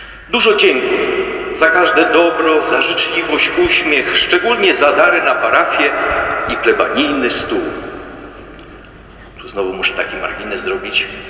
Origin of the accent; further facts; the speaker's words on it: Byczyna, Opole Voivodeship, Poland; ja jestem z Byczyny, ksiądz Henryk też z Byczyny